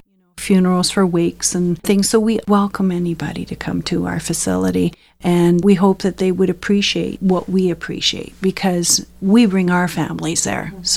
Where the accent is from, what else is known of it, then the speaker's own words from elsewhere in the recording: Port Colborne, Ontario, Canada; Yes, I'm born and raised in Port Colborne, and my husband and I both work out of St. Catharines